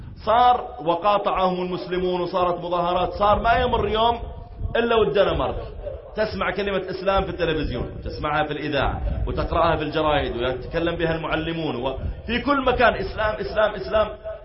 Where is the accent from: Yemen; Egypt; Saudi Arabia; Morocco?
Saudi Arabia